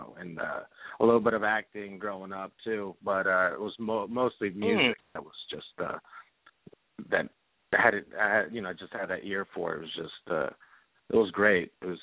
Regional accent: Los Angeles, California, United States; I was born up in Northern California, but raised down here in Southern California, in Los Angeles.

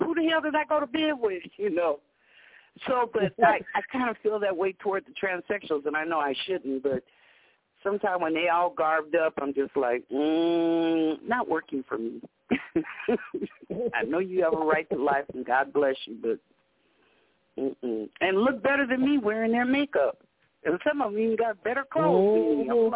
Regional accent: United States; That's why I say I'm glad I'm American. I live in America

